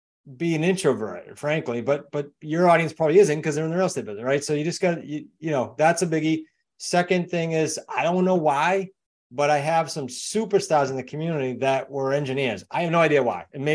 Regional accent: New England, United States; accent: New England; if they don't mind listening to my New England accent for another 55 minutes.

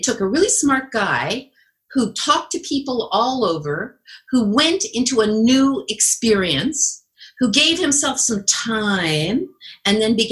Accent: Montreal, Quebec, Canada; I grew up in Montreal.

